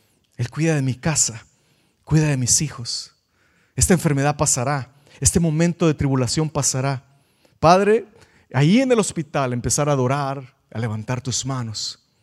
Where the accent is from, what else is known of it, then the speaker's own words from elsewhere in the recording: El Salvador; yo soy del Salvador, nací en el pueblo más peligroso de la capital, más peligroso del país, más peligroso del mundo.